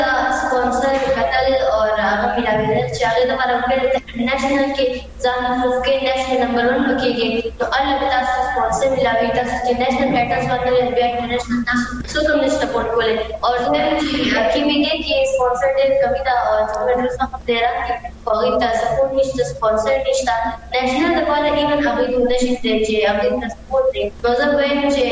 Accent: Peshawar, Khyber Pakhtunkhwa, Pakistan; زه بیسیکلی د پېښور نه یم، مې پېښور نه

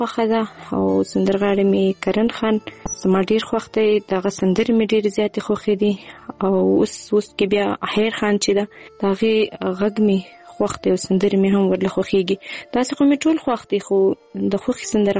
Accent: Kandahar, Afghanistan; now in Quetta, Pakistan; زه اوسېدونکې د کندهار یم خو ژوند مې په کوټه کې کړی دی. دلته اوسېږم.

